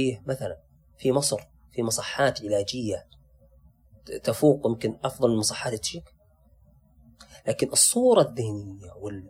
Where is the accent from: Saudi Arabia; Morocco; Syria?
Saudi Arabia; أنا الجهاز هذا ما هاخذه معي بالطيارة ودي ديرتي